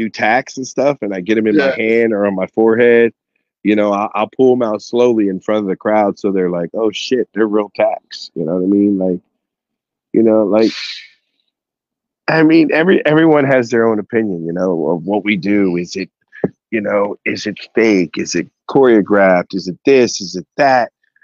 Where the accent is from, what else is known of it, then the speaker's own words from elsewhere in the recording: Harrisburg, Pennsylvania, United States; And I told him I was from Harrisburg.